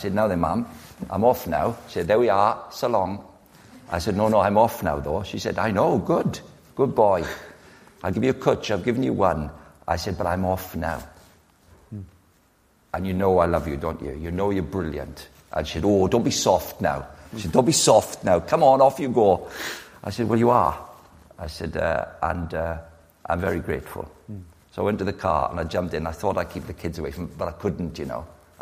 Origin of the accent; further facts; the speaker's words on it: Farnborough, South East England, United Kingdom; born there; So I was born in Farnborough.